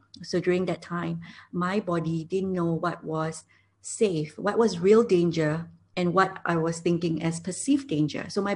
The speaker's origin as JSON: {"language": "English", "country": "Singapore", "lives_now": "Dubai, United Arab Emirates", "said": "And so I've been in Dubai for the last 2 years, and I just wanted to, and I'm originally from Singapore."}